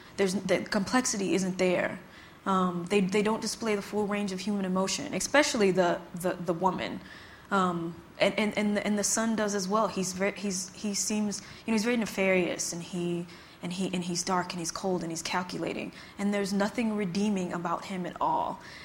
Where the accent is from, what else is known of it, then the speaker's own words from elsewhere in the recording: Mississippi, United States; my ideas about that have been informed by my life and by growing up in Mississippi